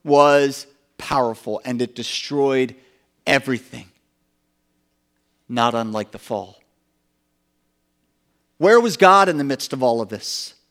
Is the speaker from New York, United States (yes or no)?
no; Pennsylvania, United States; I grew up down outside of Philadelphia in this valley. There's a river called the Brandywine River. And I grew up right near the Brandywine River within walking distance.